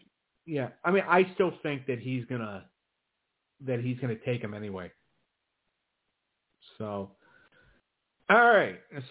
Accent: Buffalo, New York, United States; now in Philadelphia, United States; I live in Philly. But, the town I grew up in Buffalo, well, near Buffalo.

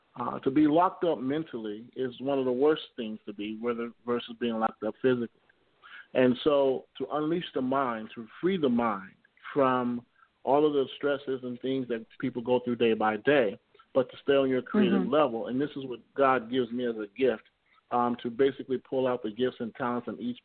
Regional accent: Chicago, Illinois, United States; I'm from Chicago, Illinois. Grew up on the west side of Chicago.

